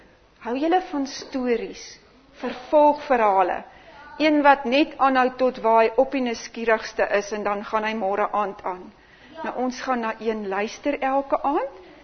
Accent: Modimolle, Limpopo, South Africa; Weet julle, ons kom van Nylstroom af, maar hoekom is ek so lief vir Nylstroom?

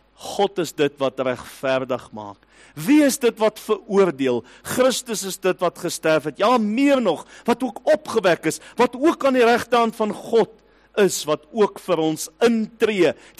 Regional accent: Port Elizabeth, Eastern Cape, South Africa; Ek het al vergeet hoe dinge by die see roes, terwyl ek groot geword het as kind in Port Elizabeth.

